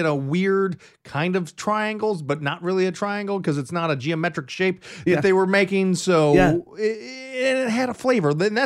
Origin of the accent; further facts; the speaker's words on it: Midwest, United States; you're on the East Coast and I'm from the Midwest